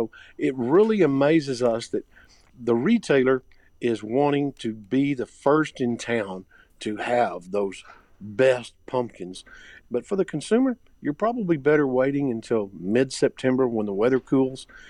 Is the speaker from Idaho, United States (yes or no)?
no; Texas, United States; We're from the South, and we call a lot of people pumpkin.